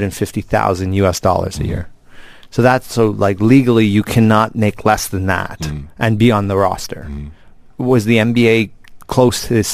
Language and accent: English; Canada; I'm Canadian